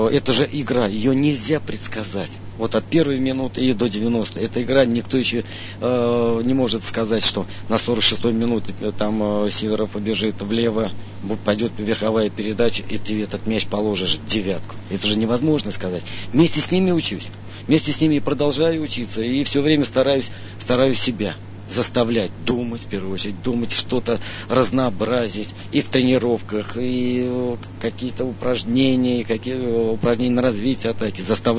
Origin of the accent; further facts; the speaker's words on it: Krasnogorsk, Moscow Oblast, Russia; also born or lived in Ulyanovsk; из родного Красногорска, говорят, и из тоже, где я родился, в Ульяновске был 2 года